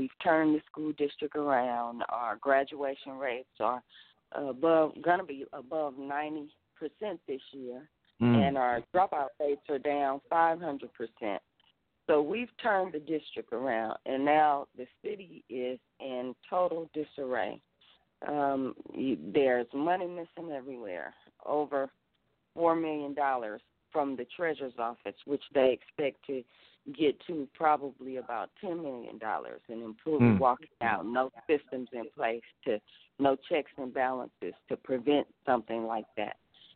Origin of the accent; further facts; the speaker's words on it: Compton, California, United States; I'm a taxpayer who was born and raised in Compton